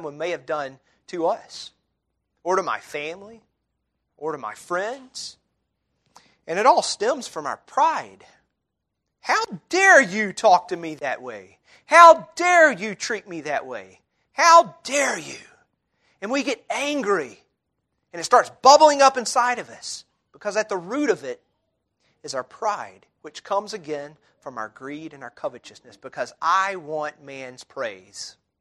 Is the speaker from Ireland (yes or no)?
yes; Ireland; I can't help it. I'm Irish. That's my Irish temper.